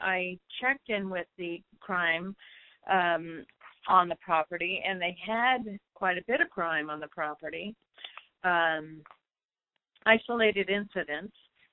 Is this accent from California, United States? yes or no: yes; California, United States; I'm the one from California, not Texas.